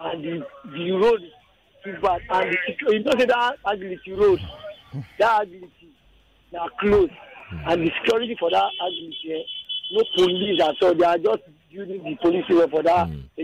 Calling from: Ikorodu, Lagos, Nigeria; I'm calling from Ikorodu. I live here.

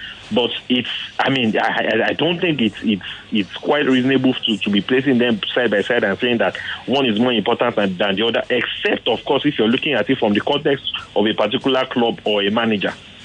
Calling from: Ibadan, Oyo, Nigeria; I'm calling from Ibadan.

